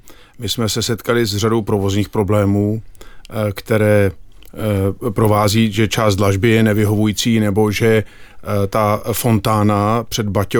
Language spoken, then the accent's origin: Czech; Prague, Czechia; já jsem Pražák z Prahy